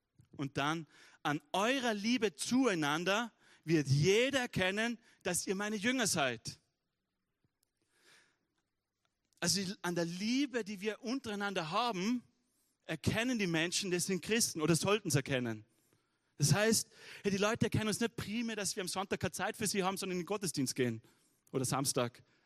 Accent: Wolfurt, Vorarlberg, Austria; Meine Volksschule in Wolfurt, wo ich aufgewachsen bin, hat man zu meiner Lebzeit, wo ich in die Schule gegangen bin, kurz davor neu gebaut.

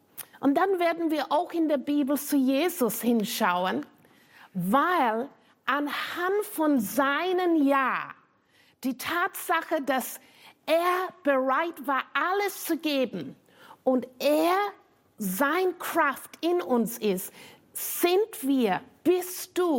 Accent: United Kingdom; German is a second language; now in Austria; bekomme mit von diesem Akzent, dass ich nicht deutsches Muttersprache habe. Ich stamme aus Großbritannien.

